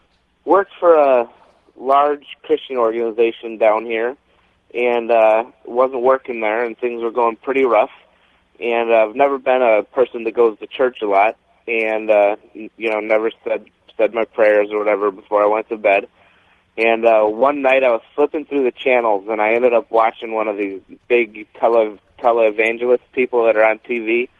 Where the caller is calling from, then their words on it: Marco Island, Florida, United States; I'm in Marco Island, Florida.